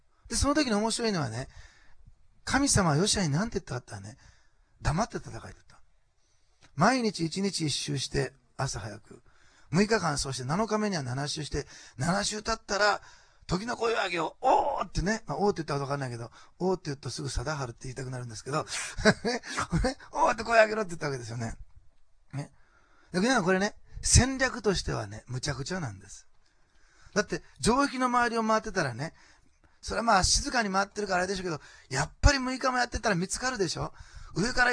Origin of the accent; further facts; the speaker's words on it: Osaka, Japan; 私大阪の人なんですけども